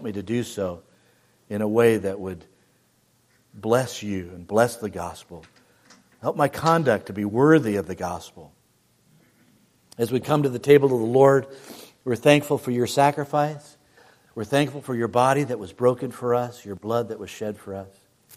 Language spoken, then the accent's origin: English; United States; I'm an American, and I love my country.